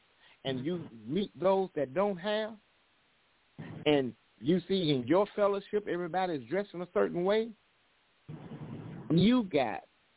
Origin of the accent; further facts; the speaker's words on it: Florida, United States; Y'all know I'm from Florida.